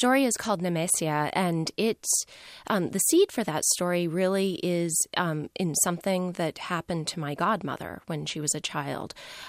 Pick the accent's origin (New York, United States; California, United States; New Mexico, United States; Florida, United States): New Mexico, United States; Albuquerque; born there; I was born in Albuquerque. And as a child, I spent a lot of time with my older relatives, my great grandmother and my grandparents.